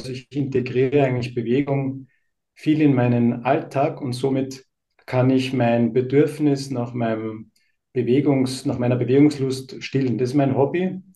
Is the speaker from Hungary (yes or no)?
no; Radstadt, Salzburg, Austria; born there; ich bin geboren in Radstadt in Salzburg.